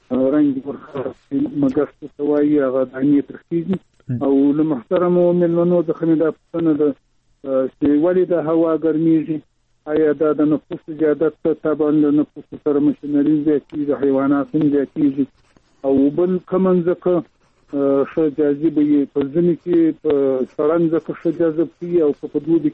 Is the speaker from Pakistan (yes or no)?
no; Shajoy, Zabul, Afghanistan; زه پوښیم د زابل ولایت شاجین دی.